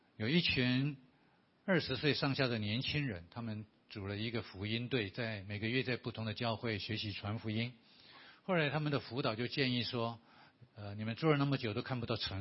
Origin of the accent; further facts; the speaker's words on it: southern Taiwan, Taiwan; 我从来没听过3字顶这个名字，因为我是南部人嘛。